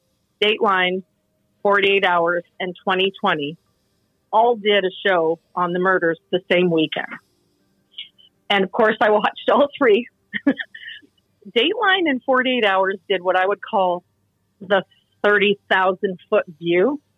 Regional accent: Guam; I'm from Guam, and my entire life, I've just wanted to go to New York City and be just like the girl from The Devil Wears Prada.

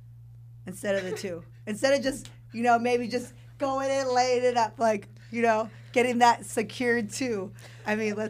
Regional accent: California, United States; Well, growing up, I did. I'm from California. Kobe was my favorite.

